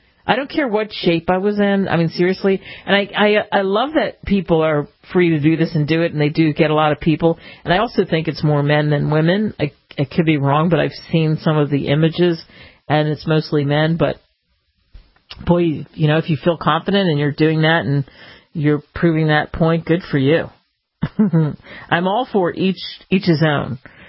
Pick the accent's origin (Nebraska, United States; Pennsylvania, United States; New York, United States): Pennsylvania, United States; Philadelphia; my family, I'm from the Philadelphia area, my family lives there